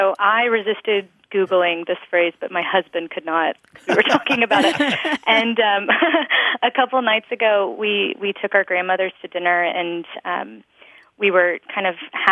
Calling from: Fort Worth, Texas, United States; I'm calling from Fort Worth, Texas.

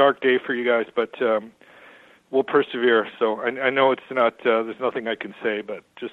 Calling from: Vancouver, British Columbia, Canada; I'm calling from Vancouver, Canada.

